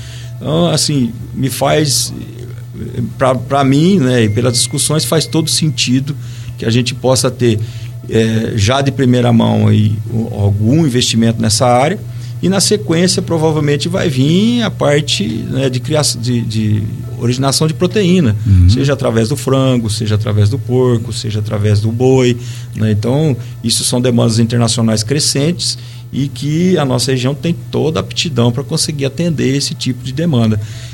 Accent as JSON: {"language": "Portuguese", "region": "Paraná", "country": "Brazil", "tie": "born there", "said": "o estado do Paraná onde eu nasci, e a gente veio de lá com essa cultura, né"}